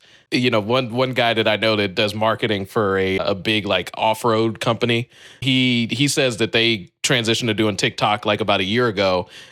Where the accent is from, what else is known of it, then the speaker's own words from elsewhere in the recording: California, United States; I have taken that drive because I'm from the Bay Area originally